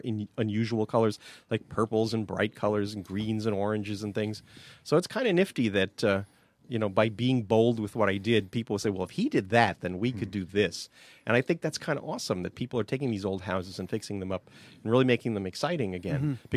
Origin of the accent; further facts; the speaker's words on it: New York City, New York, United States; You know, I'm coming from New York City. You know, I'm one of those city slickers who's coming up here